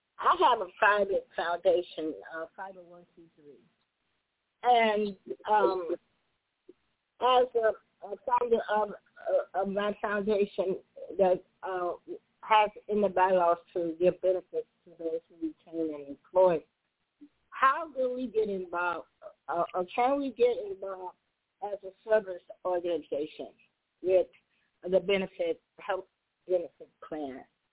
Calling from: Chicago, Illinois, United States; calling from Chicago, Illinois.

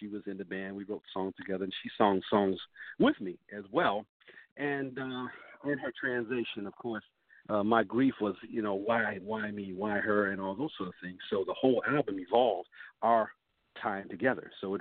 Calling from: Detroit, Michigan, United States; I'm calling from Detroit, Michigan. You know, Motown.

